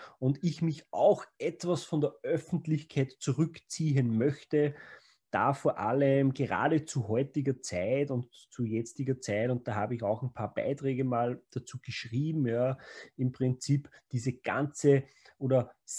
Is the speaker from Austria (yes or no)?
yes; Austria; also born or lived in Russia; Ich bin ja in Russland geboren, ja, und bin mit dem Alter von 2 Jahren nach Österreich gekommen.